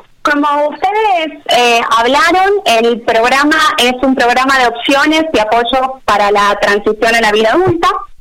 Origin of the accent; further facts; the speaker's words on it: Argentina; now in Colombia; como verán por mi acento, yo soy argentina, y me mudé a Colombia hace 2 años